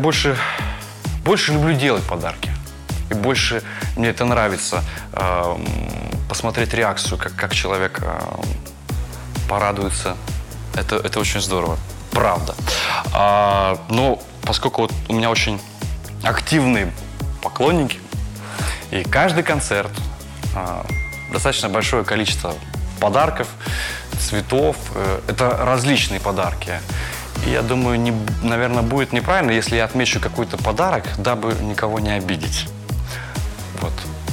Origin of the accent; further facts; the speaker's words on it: Balkashino, Akmola Region, Kazakhstan; Я родом из Северного Казахстана, и мы жили, был поселок Балкашино. Папа у меня был водителем автобуса, у него были дальние рейсы, а иногда он ездил по городу. То есть у нас был поселок городского типа.